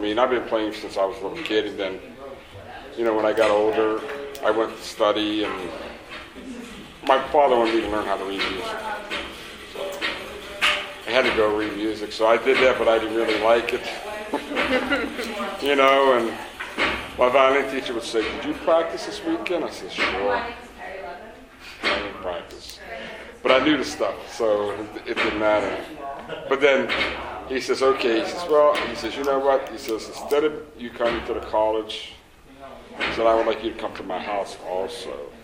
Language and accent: English; Homestead, Pennsylvania, United States; born there; But I was born in Homestead, Pennsylvania, and I've been playing music probably 48 years maybe